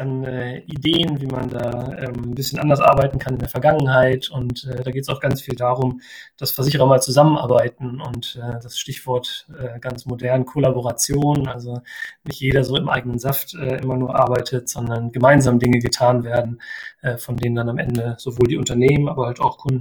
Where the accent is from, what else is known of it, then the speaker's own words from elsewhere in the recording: Osterode am Harz, Lower Saxony, Germany; Ja, ich komme ursprünglich aus Osterode, so wie auch du, deshalb kennen wir uns ja auch schon seit gut 20 Jahren.